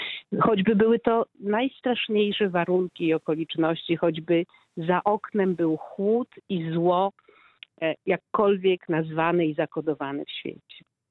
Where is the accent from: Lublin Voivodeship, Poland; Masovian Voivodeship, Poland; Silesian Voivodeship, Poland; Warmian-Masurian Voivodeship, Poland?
Masovian Voivodeship, Poland; Warsaw; ale jednak jestem z Warszawy i Warszawa jest moim miejscem na świecie.